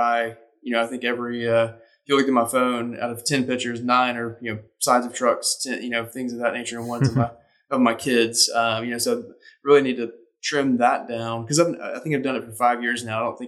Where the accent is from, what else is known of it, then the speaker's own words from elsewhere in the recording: Tuscaloosa, Alabama, United States; I've lost connection with him because I'm from Tuscaloosa